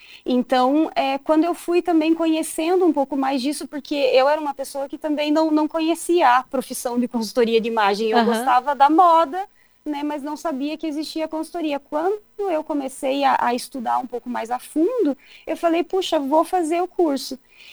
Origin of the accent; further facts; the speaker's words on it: União da Vitória, Paraná, Brazil; also born or lived in Cuiabá / Curitiba; eu sou natural, né, de União da Vitória, nasci aí. Fui embora pequenininha também, fui para Cuiabá, mas voltei, voltamos, né? Dizem que quem bebe do Iguaçu, né, volta. Então... voltamos, aí eu, quando finalizei os estudos, aí logo me mudei para Curitiba